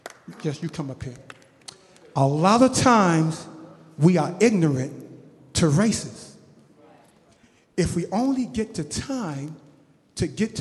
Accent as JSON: {"language": "English", "town": "Roxbury", "region": "Massachusetts", "country": "United States", "tie": "born or raised there", "said": "When I was growing up in Roxbury, Massachusetts, all we did was pro-black."}